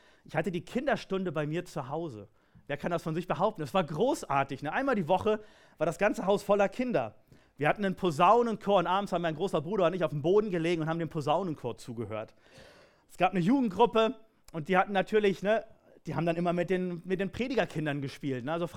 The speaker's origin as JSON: {"language": "German", "town": "Kirchen", "region": "Rhineland-Palatinate", "country": "Germany", "tie": "born there", "said": "Und geboren wurde ich in Kirchen. Das steht in meinem Pass, der Ort. Das ist im Westerwald. Da wurde ich geboren."}